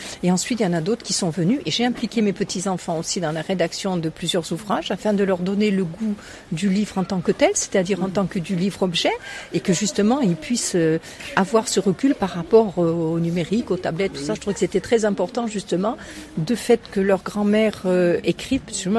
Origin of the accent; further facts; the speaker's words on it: Brittany, France; now in Saint-Dionisy, France; je suis bretonne en fait, mais j'habite dans la région j'habite dans le Gard, près de Nîmes, on va dire, un petit village qui s'appelle Saint-Dionysie, qui est sur la route de Sommières.